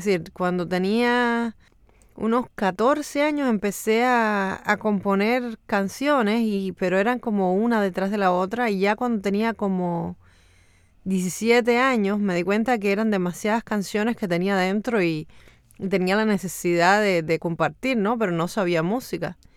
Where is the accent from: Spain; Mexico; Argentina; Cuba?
Cuba; also born or lived in Russia; Y soy nacida en Rusia, crecí en Cuba, mi padre es etíope y mi madre es cubana. Soy todo eso junto.